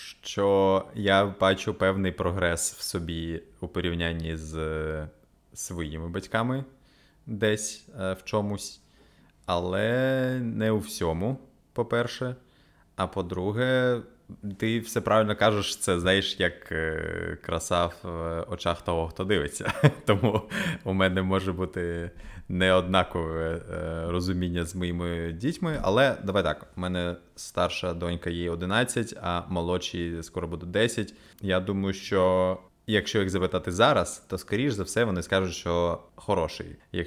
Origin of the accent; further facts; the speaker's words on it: Odesa, Odesa Oblast, Ukraine; Я як справжній одесит відповім питанням на питання.